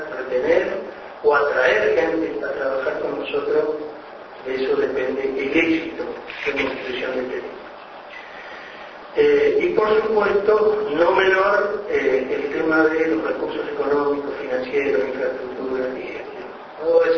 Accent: Uruguay; el desafío, como uruguayos, pero sobre todo cuando estamos en cargo de responsabilidad

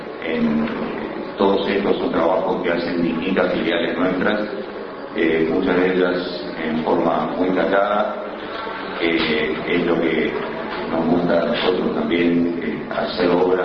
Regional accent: Uruguay; Nosotros somos uruguayos judíos

